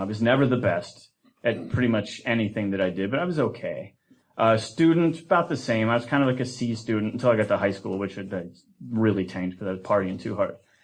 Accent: Ohio, United States; also born or lived in Cincinnati; when my mom and I moved to Cincinnati, I grew up in Ohio, and I had spent my first 16 years in Eastern Ohio, kind of a very rural area.

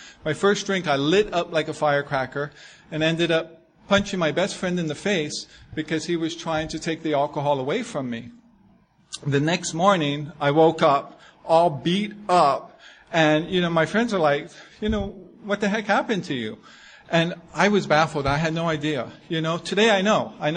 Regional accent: Hawaii, United States; I'm a local boy. I grew up here in Hawaii. My father grew up here.

